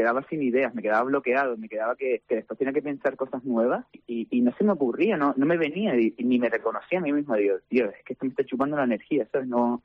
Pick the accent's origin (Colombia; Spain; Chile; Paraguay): Spain; El Tablero, Canary Islands; Quisimos modernizar el sur, quisimos modernizar mi pueblo, el Tablero, que al final es un pueblo que nunca se ha abierto algo diferente.